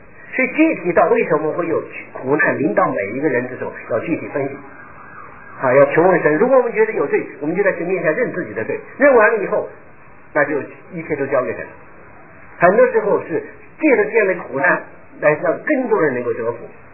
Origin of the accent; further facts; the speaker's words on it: China; 我们中国人虽然说很多人没有信佛教，但实际受了佛教的影响很深